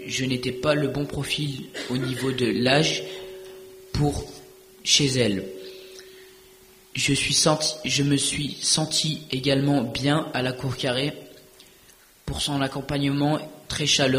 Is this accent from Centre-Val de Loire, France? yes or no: no; Provence-Alpes-Côte d'Azur, France; also born or lived in Braine-l'Alleud; now in Belgium; plus précisément de Braine-l'Alleud, où j'ai vécu à partir de mes 3 ans. Et non, j'ai vécu à partir de mes 3 ans dans le Var, dans le sud de la France, jusqu'à mes 14 ans. Et après, je suis revenu dans le nord à cause de problèmes familiaux.